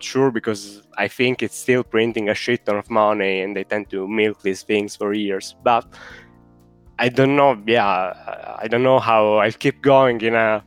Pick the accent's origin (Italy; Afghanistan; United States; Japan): Italy